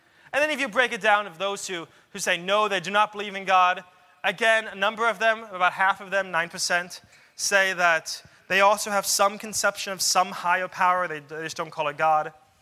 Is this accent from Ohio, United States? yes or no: no; Florida, United States; I grew up in Florida, but I flew out to California, go to Stanford University.